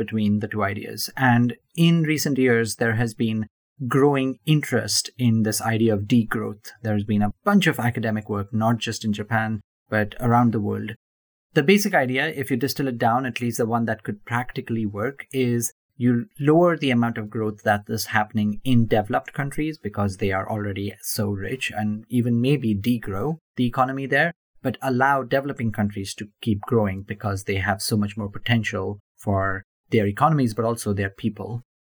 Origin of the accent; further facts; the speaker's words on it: India; because I grew up in India, a country that went from, after independence, socialist roots to capitalist roots.